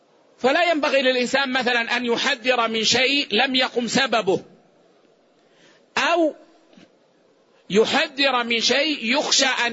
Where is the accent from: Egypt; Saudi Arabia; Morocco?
Saudi Arabia; مثلا عندنا في السعودية هنا يذهب إلى مدير الفرع